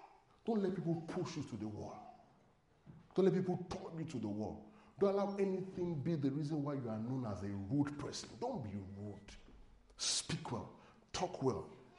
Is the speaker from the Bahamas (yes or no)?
no; Ekiti, Nigeria; I swear I'm from Nigeria, I'm from Ekiti, the southwest part of Nigeria.